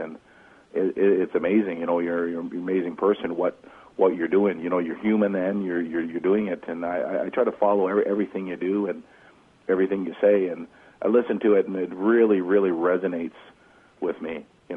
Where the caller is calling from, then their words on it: Canada; I'm actually calling from Canada, and it's quite cold here too